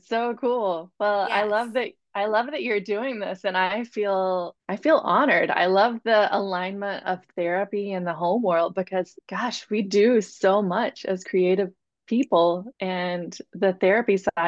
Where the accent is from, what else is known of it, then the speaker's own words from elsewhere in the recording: Tennessee, United States; So I grew up in East Tennessee.